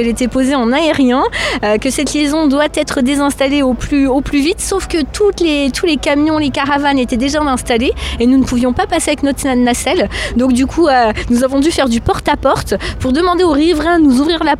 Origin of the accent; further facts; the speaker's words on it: Saint-Dié-des-Vosges, Grand Est, France; moi je suis originaire de Saint-Dié